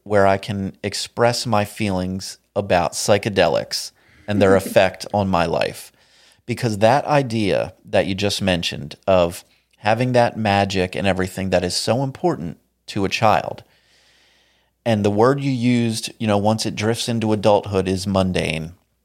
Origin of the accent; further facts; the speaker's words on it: United States; But speaking as an American who's lived in America all his life, let me tell you, Christmas is a big deal.